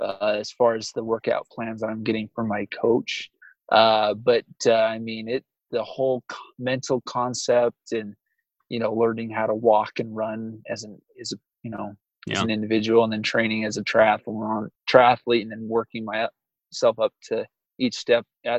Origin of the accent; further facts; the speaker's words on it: Provo, Utah, United States; now in Vernal, United States; I live on the eastern side of Utah, northeastern Vernal right now. I grew up in Wasatch, on the Wasatch Front, Provo.